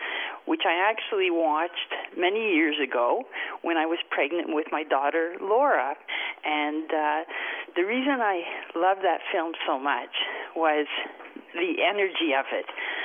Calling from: Montreal, Quebec, Canada; I'm calling from Montreal, Canada.

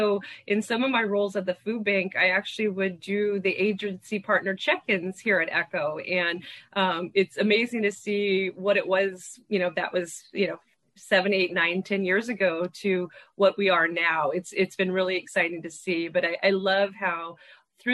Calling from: Atascadero, California, United States; I'm zooming in from Atascadero, from our original location

